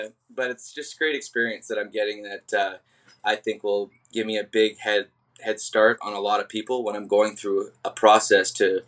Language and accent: English; White Rock, British Columbia, Canada; there's no other place I'd want to be than White Rock, my hometown.